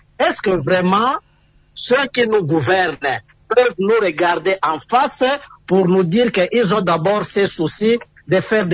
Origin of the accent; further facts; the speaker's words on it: DR Congo; chez nous en République démocratique du Congo